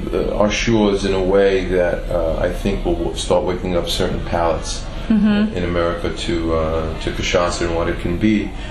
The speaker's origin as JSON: {"language": "English", "town": "Brooklyn", "region": "New York", "country": "United States", "tie": "born or raised there", "also_born_or_lived": "France", "said": "I grew up in Brooklyn, New York, perhaps tell by my accent. And but my father's French, I'm French, I lived in France for 10 years"}